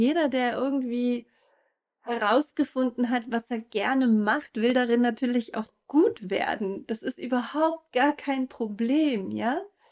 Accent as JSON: {"language": "German", "region": "East Germany", "country": "Germany", "said": "Ich komme beispielsweise aus der DDR, das ist nochmal ein anderer Kontext, als wenn du vielleicht woanders aufgewachsen bist."}